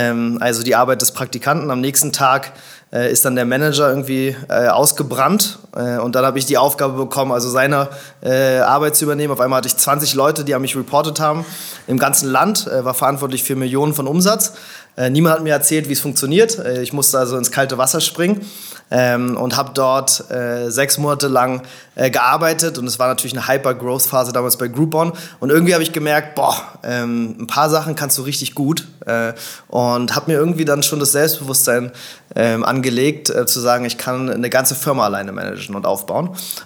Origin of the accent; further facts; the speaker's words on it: Berlin, Germany; born or raised there